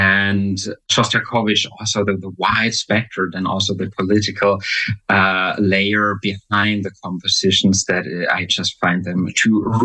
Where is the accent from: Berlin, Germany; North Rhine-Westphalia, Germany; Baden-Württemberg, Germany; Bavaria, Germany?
Baden-Württemberg, Germany; English is a second language; I grew up on the countryside in the southwest of Germany, close to Baden-Baden.